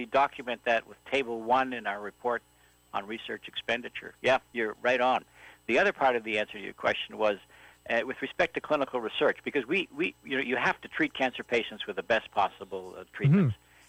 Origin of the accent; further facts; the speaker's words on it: Manitoba, Canada; I come from Manitoba, where many years ago we conquered Red River fever, typhoid fever, by separating sewage from water supply.